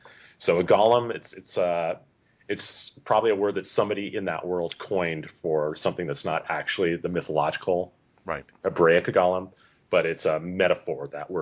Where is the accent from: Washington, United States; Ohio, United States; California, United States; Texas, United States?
California, United States; Los Angeles; I'm from Los Angeles. I love Los Angeles.